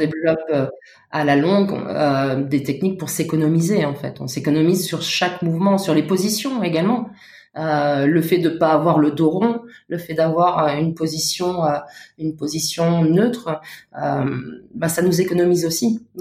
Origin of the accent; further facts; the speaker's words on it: Luxembourg; Moi, je viens du Luxembourg.